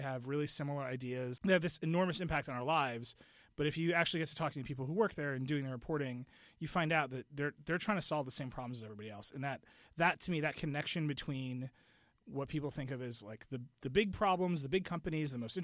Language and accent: English; Racine, Wisconsin, United States; now in New York, United States; But I grew up in Racine. I went to Racine Unified Public Schools. I went to Prairie for high school.